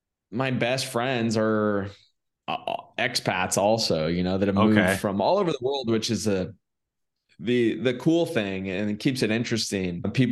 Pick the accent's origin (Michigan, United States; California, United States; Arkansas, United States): California, United States; I'm from California originally.